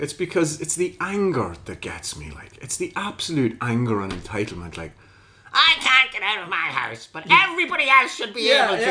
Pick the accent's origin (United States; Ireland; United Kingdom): Ireland; Dundalk, Leinster; I am from Dundalk. I am at this moment in Dundalk.